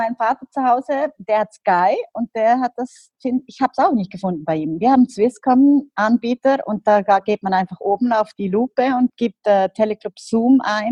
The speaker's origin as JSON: {"language": "German", "country": "Liechtenstein", "said": "Zwei Liechtensteiner Jungs sind mich plötzlich angegangen als ein Liechtensteiner Junge."}